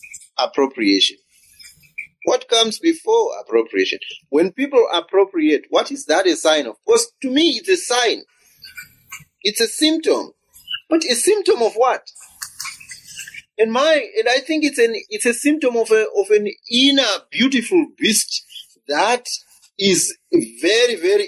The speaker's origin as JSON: {"language": "English", "country": "Zimbabwe", "said": "I come from Zimbabwe"}